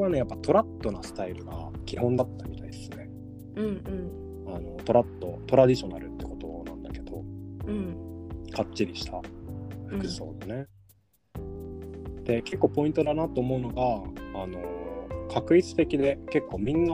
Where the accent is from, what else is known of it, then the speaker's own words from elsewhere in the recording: Yokohama, Kanagawa, Japan; 一応浜っ子なんだよ